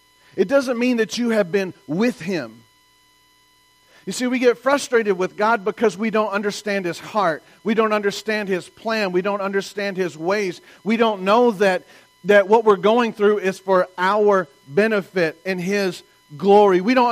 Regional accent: the South, United States; I'm from the South. We say amen a lot.

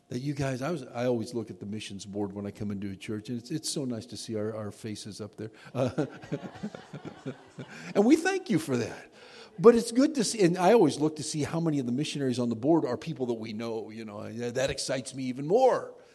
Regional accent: Illinois, United States; Now, I'm from Illinois.

